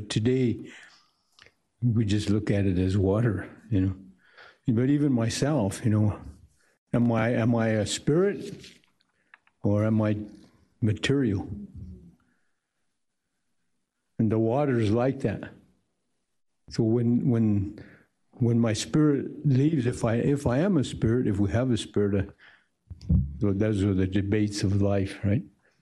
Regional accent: Denver, Colorado, United States; born there; I was born here in Denver. I went to Denver Public Schools

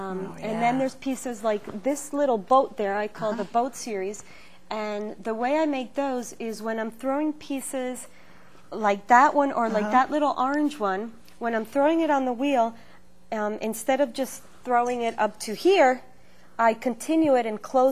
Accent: Costa Rica; moved away as an adult; now in United States; I'm originally from Costa Rica, and I studied arts there.

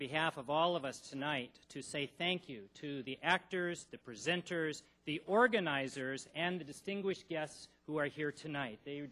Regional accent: Kirkland, Washington, United States; And I say, well, I'm from Kirkland.

